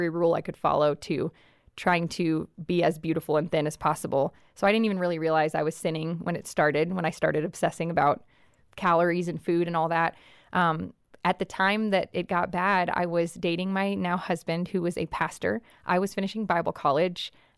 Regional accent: Hollywood, California, United States; I grew up in Hollywood, exposed to all these things.

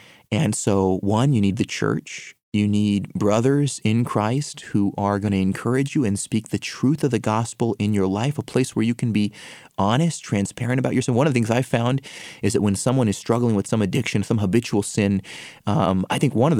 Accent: Brazil; Nowadays, we see lots of self-proclaimed apostles, and this is a problem particularly in my home country, Brazil.

